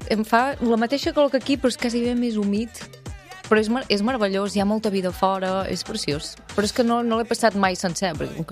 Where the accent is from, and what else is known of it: Catalonia, Spain